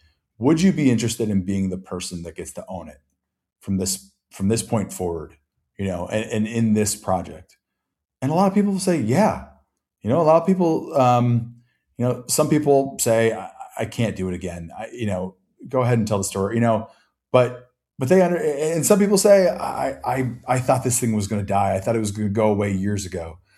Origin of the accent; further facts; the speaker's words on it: Austin, Texas, United States; I grew up in Austin, Texas. You know, I spent a year and a half on a Navajo reservation, New Mexico, when I was a small child